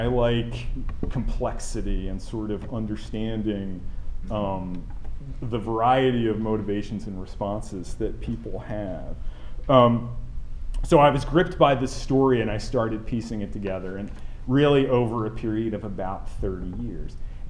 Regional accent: Catonsville, Maryland, United States; It has a personal resonance for me because I'm from Catonsville, Maryland. I was raised as a Catholic.

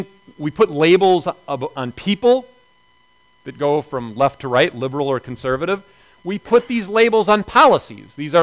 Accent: Neillsville, Wisconsin, United States; Now, my hometown, years later, had the distinction in the last election for governor of giving Scott Walker his biggest percentage margin of victory of any community in the state of Wisconsin.

